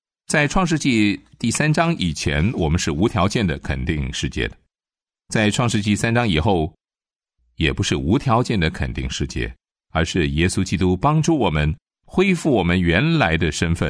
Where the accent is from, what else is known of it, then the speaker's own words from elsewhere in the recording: China; 我们中国人说的人之初性本善的观念